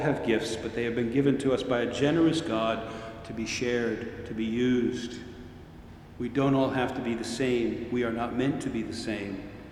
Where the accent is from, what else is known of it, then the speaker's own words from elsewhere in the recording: Worcester, Massachusetts, United States; You know, I'm from Worcester, Massachusetts. Nobody can say Worcester very well.